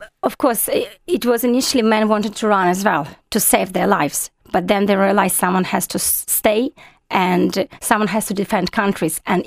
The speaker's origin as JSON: {"language": "English", "town": "Zhytomyr", "region": "Zhytomyr Oblast", "country": "Ukraine", "said": "And I have my cousin, he's still there with his wife. I'm from Zhytomyr, and my cousin refused to leave."}